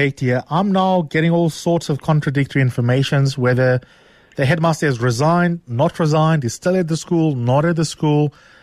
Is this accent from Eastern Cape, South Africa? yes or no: yes; Grahamstown, Eastern Cape, South Africa; I mean, I remember growing up in Grahamstown, for example